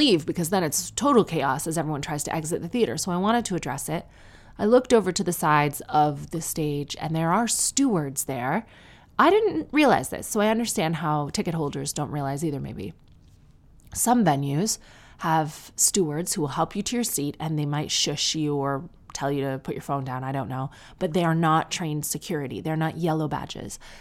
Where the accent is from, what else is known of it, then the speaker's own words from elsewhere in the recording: Sarnia, Ontario, Canada; I'm from Sarnia, so don't worry.